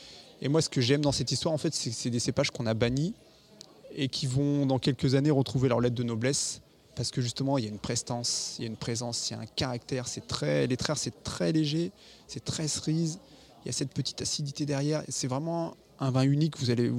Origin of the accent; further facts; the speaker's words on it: Normandy, France; je viens de Normandie. On était quand même très proche. L'Angleterre est quand même juste en face.